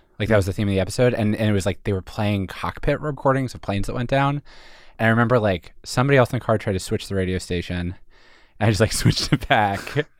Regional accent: Philadelphia, Pennsylvania, United States; I'm from Philadelphia. I'm from suburban Philadelphia. And I went to school in Montreal.

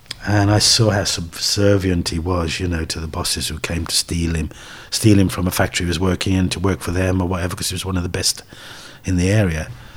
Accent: West Midlands, United Kingdom; growing up in the Black Country, I was so full of imagery. One, it's got a strange sense of humour, the Black Country.

